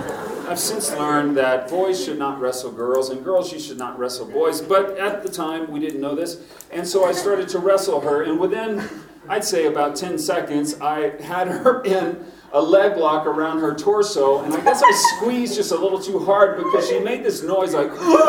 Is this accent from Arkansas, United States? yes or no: no; Texas, United States; accent: Texas hillbilly; So somehow I thought my Texas hillbilly accent is going to change everything for me in California.